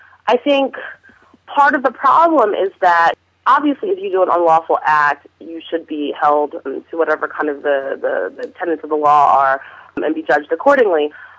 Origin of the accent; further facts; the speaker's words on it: Philadelphia, Pennsylvania, United States; And when I tell people that I'm from Philly